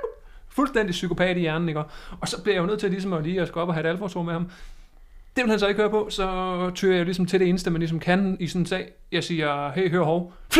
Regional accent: Viborg, Central Denmark Region, Denmark; Altså jeg kommer fra Viborg, og der har vi altid gjort det

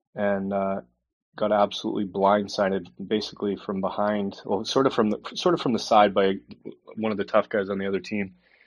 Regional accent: Edmonton, Alberta, Canada; also born or lived in Calgary; There was an outdoor rink just around from where we grew up in Edmonton.

